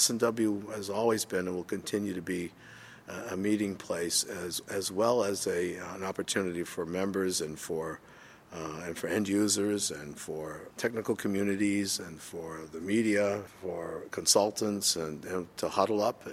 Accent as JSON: {"language": "English", "town": "Boston", "region": "Massachusetts", "country": "United States", "said": "I'm from the Boston area."}